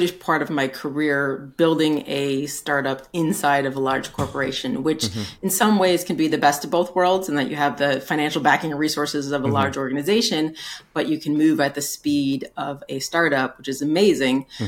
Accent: New York, United States; I'm originally from upstate New York.

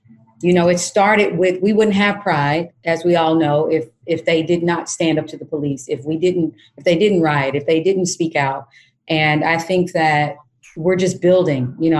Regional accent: Kansas, United States; I, as I mentioned earlier, I grew up in Kansas.

